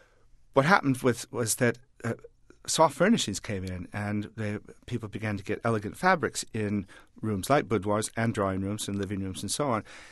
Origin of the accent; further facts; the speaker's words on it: United States; now in United Kingdom; I grew up in America, and something I miss very much, the convenience of it, living in an English house